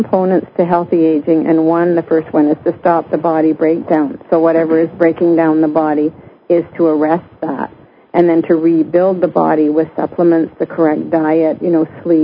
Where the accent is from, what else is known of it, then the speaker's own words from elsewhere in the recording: Scotland, United Kingdom; born there; I was born actually in Scotland, so I have an EU passport, which is a lovely thing to have as well.